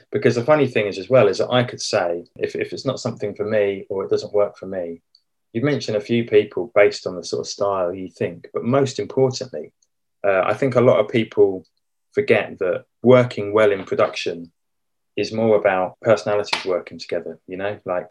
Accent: Reading, South East England, United Kingdom; Reading, because I grew up near Reading, and Reading was the local one.

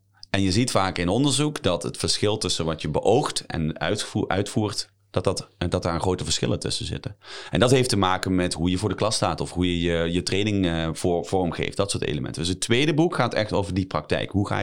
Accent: Limburg, Netherlands; accent: soft G; En jullie horen misschien een klein beetje een zachte G. Dat komt omdat ik uit Limburg kom.

